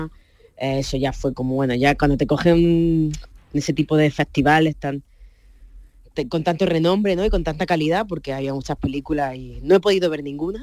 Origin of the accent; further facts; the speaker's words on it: Níjar, Andalusia, Spain; accent: eastern Andalusian; also born or lived in Granada; de ahí de Almería, que es donde me he criado. Nací en Granada, pero me he criado ahí en Níjar.